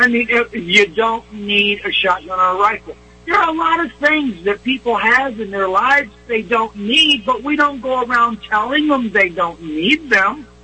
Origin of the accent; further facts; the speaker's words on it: Massachusetts, United States; I grew up on Westford Avenue. On one end of Westford Avenue was Springfield College. On the other end of Westford Avenue was AIT College. That's where I grew up. Not a very white boy-friendly neighborhood.